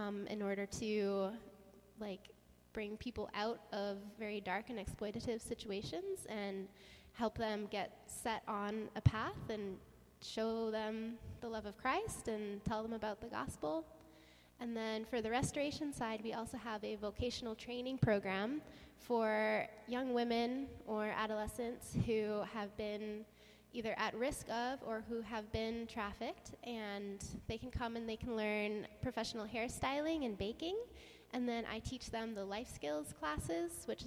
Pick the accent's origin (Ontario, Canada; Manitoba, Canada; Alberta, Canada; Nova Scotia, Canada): Alberta, Canada; Calgary; but I grew up in Calgary